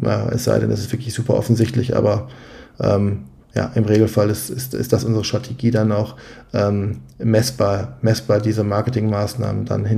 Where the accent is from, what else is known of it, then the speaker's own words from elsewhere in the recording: Dorsten, North Rhine-Westphalia, Germany; hier in Dorsten. Wie gesagt, das ist meine Heimatstadt, eine mittelgroße Stadt am Rande des Ruhrgebiets, Grenze Münsterland.